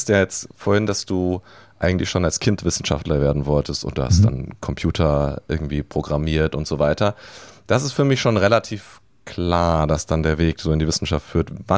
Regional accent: Dortmund, North Rhine-Westphalia, Germany; Wir haben auch da noch in Dortmund gewohnt, ich bin auch in Dortmund geboren.

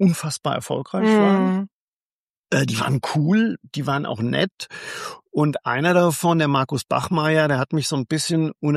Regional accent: Amorbach, Bavaria, Germany; weil mein Vater war Trainer von in Amorbach, diesem Kaff, wo ich herkomme

